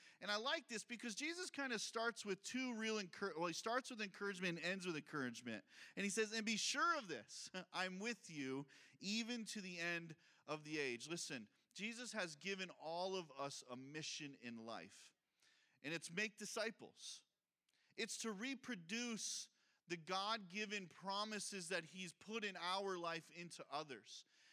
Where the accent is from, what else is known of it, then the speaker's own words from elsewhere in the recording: Massena, New York, United States; if you fly around the United States and you say, I'm from Messina, New York, you want to know what people say? Where's that?